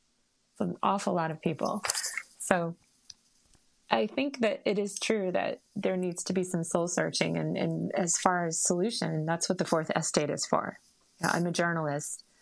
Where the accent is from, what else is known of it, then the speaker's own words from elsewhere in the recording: United States; which is, as you know, I'm an American journalist, completely out of the question.